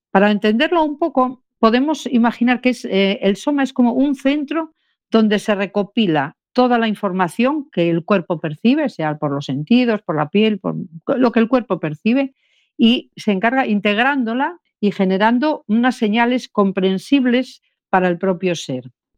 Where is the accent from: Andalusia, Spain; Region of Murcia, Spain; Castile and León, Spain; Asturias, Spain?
Castile and León, Spain; Arganza; Hoy estoy en el Bierzo, en un pueblo Bierzo. En Arganza. Sí, mi pueblo.